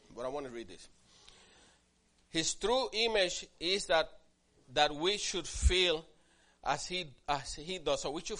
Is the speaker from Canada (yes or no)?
no; Puerto Rico; I'm different. I'm from Puerto Rico.